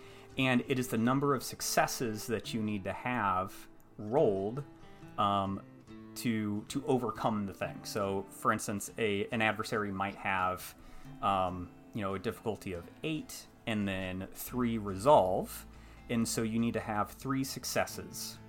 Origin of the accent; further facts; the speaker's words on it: Illinois, United States; moved away as an adult; also born or lived in North Carolina; But I'm originally from Illinois, moved to North Carolina fresh out of college, because we got offered a job to move down there. And then we've kind of been in the South since.